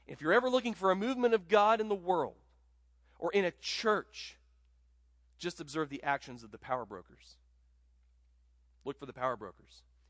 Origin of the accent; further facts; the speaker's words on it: Ohio, United States; I'm from Central Ohio, and about 10 miles from where my house was when I was in high school is an Amish community.